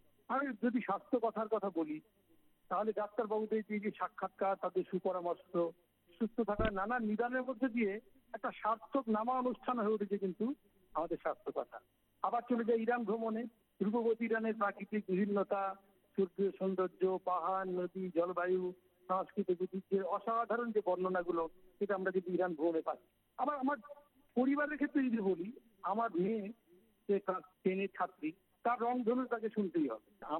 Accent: West Bengal, India; now in Malda, India; পশ্চিমবঙ্গের মালদা জেলায় কর্মসূত্রে থাকি। আমার বাড়ি পশ্চিমবঙ্গের দক্ষিণ দিনাজপুর জেলায়।

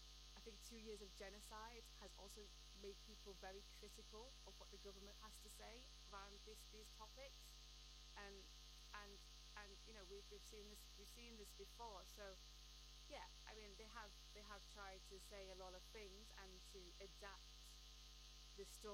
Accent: United Kingdom; I am Palestinian, I am Iraqi. I was also born and raised in Britain.

